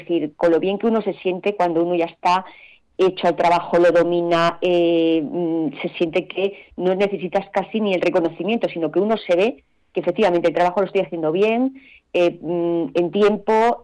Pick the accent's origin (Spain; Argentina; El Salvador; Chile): Spain; Asturias; moved away as an adult; now in Madrid, Spain; en el año 87, 89, cuando vine a Madrid desde Asturias